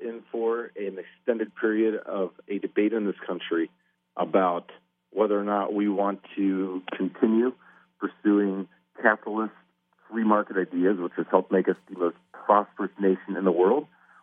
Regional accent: Midwest, United States; Iowa is a Midwestern state, and I'm from the Midwest as well.

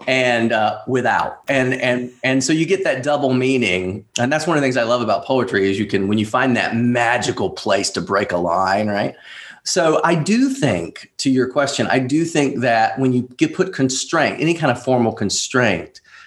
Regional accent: North Carolina, United States; North Carolina, okay. Originally. And a lot of the book takes place in North Carolina.

